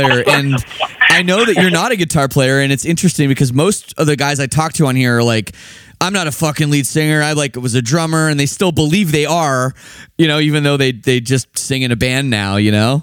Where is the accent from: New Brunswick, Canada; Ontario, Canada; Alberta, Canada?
Ontario, Canada; Toronto; I'm not from Cleveland. I'm from Toronto.